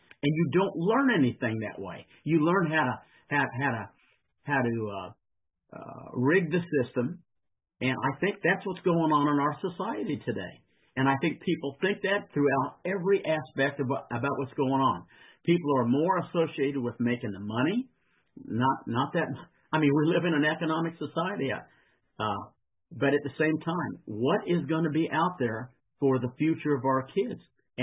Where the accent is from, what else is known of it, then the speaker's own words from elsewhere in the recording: Kansas City, Missouri, United States; I mean, I'm from Kansas City